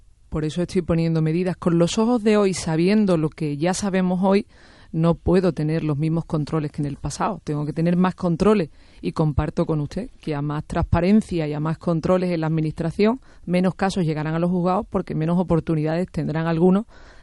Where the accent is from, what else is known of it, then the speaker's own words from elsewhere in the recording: Andalusia, Spain; lo mejor para España ahora mismo es que le dé estabilidad a mi tierra, que le dé estabilidad al gobierno andaluz